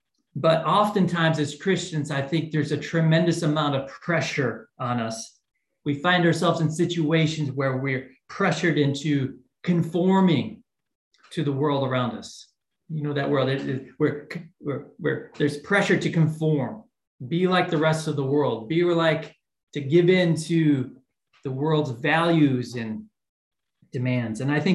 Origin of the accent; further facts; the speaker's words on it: United States; for me as an American, some of these foods were a little scary.